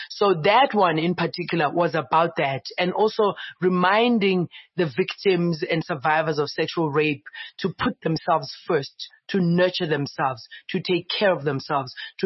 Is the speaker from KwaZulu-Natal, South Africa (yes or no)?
no; Soweto, Gauteng, South Africa; I was born in Meadowlands. Jablani Mall, you know, we have an apartment at Jablani Flats. I grew up, that's where I spent my teenage years, you know. So I definitely have my roots in Soweto.